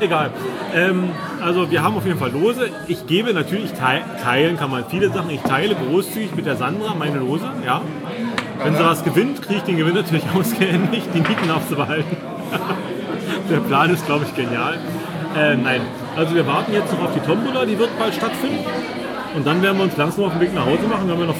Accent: East Germany, Germany; Also ich bin Ostdeutscher. Ich bin in der DDR sozialisiert worden.

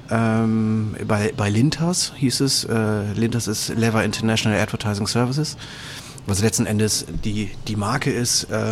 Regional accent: Oldenburg, Lower Saxony, Germany; Ich bin aus dem schönen Oldenburg, in Oldenburg, also nicht das, was hier in Schleswig-Holstein ist

